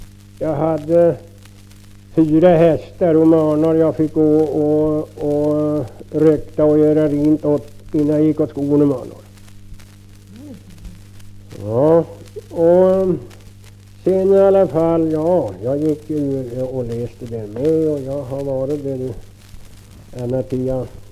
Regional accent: Kräcklinge, Örebro County, Sweden; born there; Jag är född i Kräcklinge på Sörgården, strax runt i kyrkan. Det är den sönderste gården där i själva byn.

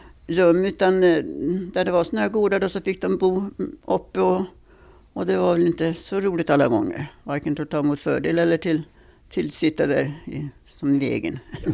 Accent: Markim, Stockholm County, Sweden; born there; Markim. Jag är född i en gård rätt över socken här som heter Saxta.

